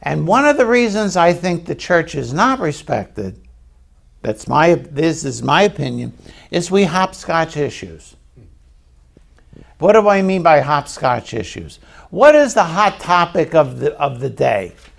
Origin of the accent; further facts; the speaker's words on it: Baltimore, Maryland, United States; because I'm from Baltimore, bridges sometimes fall.